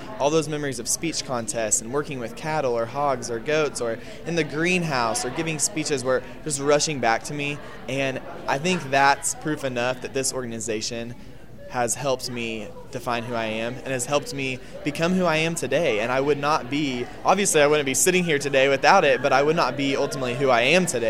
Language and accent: English; Woodward, Oklahoma, United States; I'm from Woodward, Oklahoma